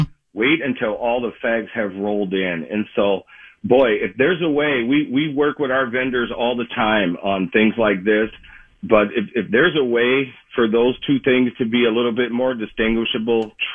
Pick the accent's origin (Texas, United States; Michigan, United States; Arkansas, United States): Michigan, United States; Detroit; I grew up in Detroit, Michigan, the scene of one of the most horrific riots in this country in the 60s.